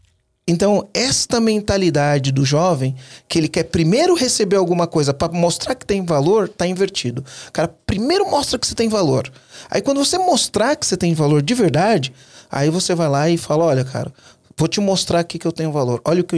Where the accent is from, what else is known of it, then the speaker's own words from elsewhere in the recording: São Paulo, Brazil; lá em Santo André, eu sou do ABC Paulista